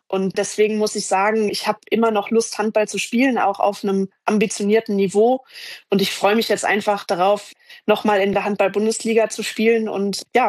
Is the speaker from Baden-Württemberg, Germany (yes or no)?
no; Rhineland-Palatinate, Germany; moved away; ich würde gerne zurück nach Deutschland gehen und am allerliebsten so nah, wie es geht, an meine Heimat, die in Rheinhessen liegt, also in der Nähe von Mainz.